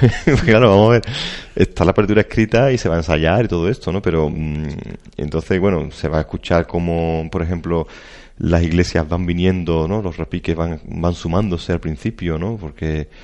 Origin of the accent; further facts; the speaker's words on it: Sanlúcar de Barrameda, Andalusia, Spain; Yo como músico y sanluqueño, escuchar un concierto de campanas de mi pueblo, a mí me llama la atención.